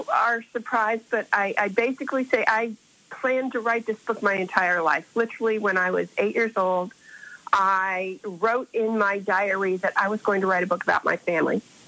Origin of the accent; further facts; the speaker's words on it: Miami, Florida, United States; Well, I am from Miami, Florida. And I am someone very unusual. I am a third-generation Miamian, and there are not a lot of us around